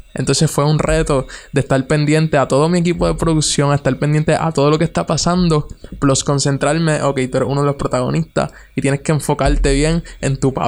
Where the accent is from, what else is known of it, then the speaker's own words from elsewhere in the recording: Barceloneta, Puerto Rico; Pues tengo 18 años y soy de Barceloneta, Puerto Rico.